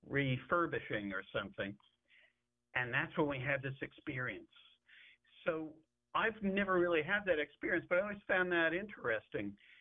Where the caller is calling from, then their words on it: New York, United States; No, I'm calling from New York.